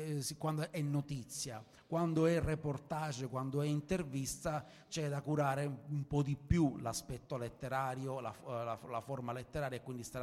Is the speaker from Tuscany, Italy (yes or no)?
no; Sicily, Italy; Io sono siciliano e sono abituato ai souk, sono abituato ai mercati confusionari.